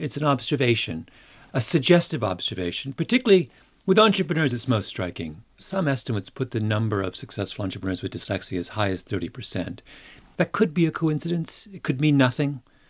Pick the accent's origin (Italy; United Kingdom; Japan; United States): United Kingdom; England; born there; Well, I was born in England, into a civilized, first world, safe, prosperous country.